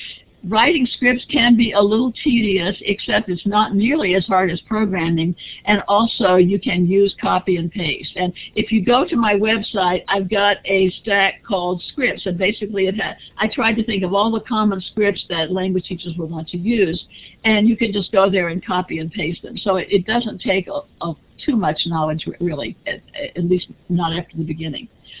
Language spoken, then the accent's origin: English; United States; as an American